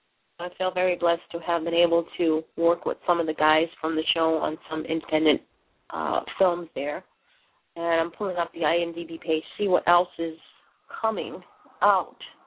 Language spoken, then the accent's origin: English; Boston, Massachusetts, United States; accent: Boston; now in Maine, United States; I'm located in Maine. I'm originally from Boston, as you can hear in the accent.